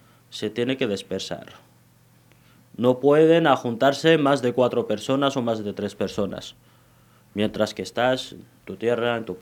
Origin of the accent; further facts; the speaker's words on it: Imzouren, Tanger-Tetouan-Al Hoceima, Morocco; desde mi ciudad natal, que es Imzuren, que está a 18 kilómetros de Alhucemas